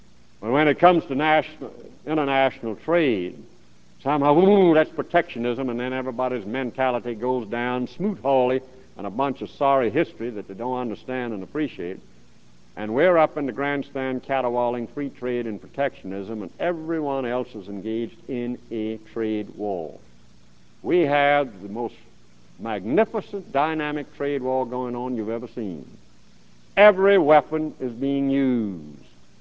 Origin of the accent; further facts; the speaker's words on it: South Carolina, United States; the German steel entities in Georgetown, South Carolina, right down the road from my hometown, but they're dumping on my hometown docks